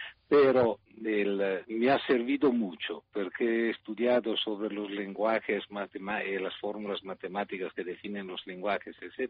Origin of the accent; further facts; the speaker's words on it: Milan, Lombardy, Italy; Spanish is a second language; moved away; Yo vengo de Milán, del norte, pero he vivido afuera junto a todos estos años y siempre he viajado mucho por todo el mundo